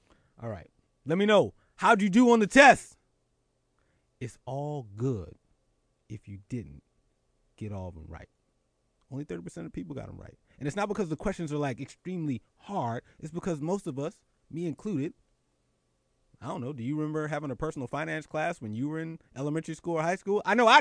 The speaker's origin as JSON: {"language": "English", "town": "Philadelphia", "region": "Pennsylvania", "country": "United States", "tie": "born or raised there", "said": "given some of the stuff that's happening with them in my hometown of Philadelphia."}